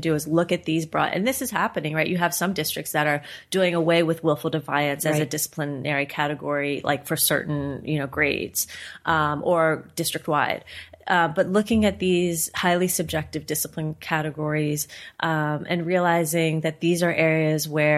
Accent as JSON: {"language": "English", "town": "Cincinnati", "region": "Ohio", "country": "United States", "also_born_or_lived": "Bay Area", "said": "You know, I moved home to Cincinnati from the Bay Area where I lived, as I mentioned"}